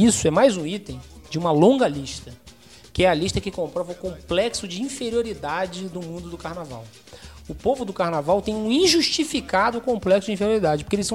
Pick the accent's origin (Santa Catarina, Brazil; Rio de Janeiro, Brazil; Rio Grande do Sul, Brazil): Rio de Janeiro, Brazil; Niterói; lá da minha terra, Niterói